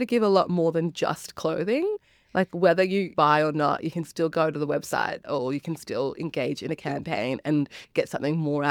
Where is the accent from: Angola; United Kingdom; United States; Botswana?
Angola; We're not from Kenya, but we are from Angola.